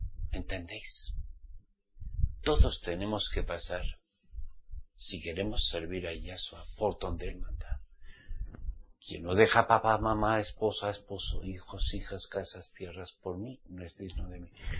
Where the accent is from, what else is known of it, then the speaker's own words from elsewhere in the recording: Navarre, Spain; en mi tierra, Navarra, yo soy navarrico, ¿entiendes?